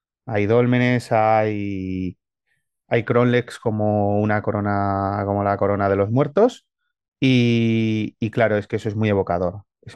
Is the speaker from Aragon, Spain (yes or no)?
yes; Aragon, Spain; Yo he barrido mucho para casa y creo que he dejado mucho de mi pasión por mi tierra en las líneas de la aventura.